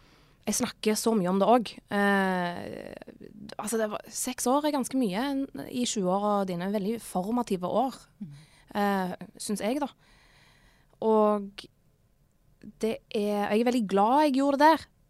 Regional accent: Eastern Norway, Norway; og jeg er fra Østlandet, ikke minst.

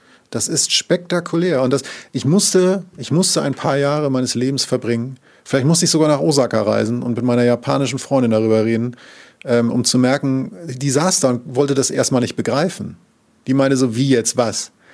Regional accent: Northern Germany, Germany; ich komme ja aus Norddeutschland

